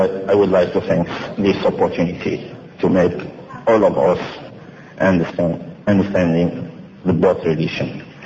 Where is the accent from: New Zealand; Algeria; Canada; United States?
Algeria; And I am from Algeria. I know very well my history.